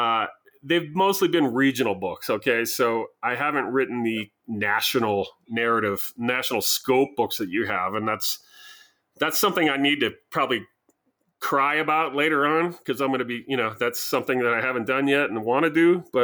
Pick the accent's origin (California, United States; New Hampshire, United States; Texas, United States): New Hampshire, United States; You know, I'm from New Hampshire, but I grew up with relatives in New York and New Jersey and things like that.